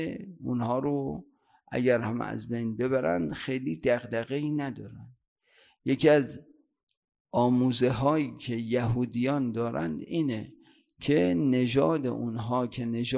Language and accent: Persian; Iran; ما تو این سرزمین زاده و بزرگ شدیم و او توی جای دیگه